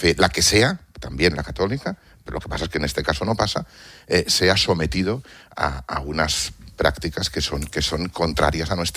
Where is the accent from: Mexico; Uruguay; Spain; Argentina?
Spain; nosotros tenemos que respetar como españoles las diferentes confesiones